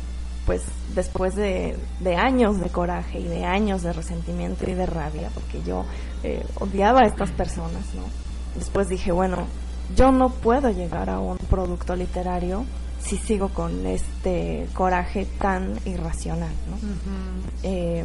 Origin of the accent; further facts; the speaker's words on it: Mexico; Pero los únicos que le atinaron a mi identidad mexicana fueron los tratantes de personas.